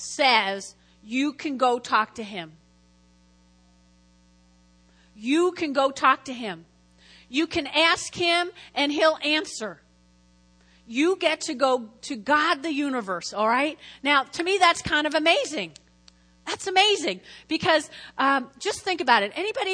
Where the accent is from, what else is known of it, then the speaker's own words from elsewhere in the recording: New Jersey, United States; accent: Jersey; It's not my Jersey accent.